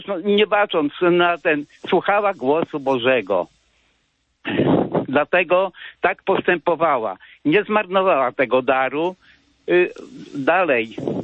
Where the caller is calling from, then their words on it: Masovian Voivodeship, Poland; jestem z okolic Radzymina.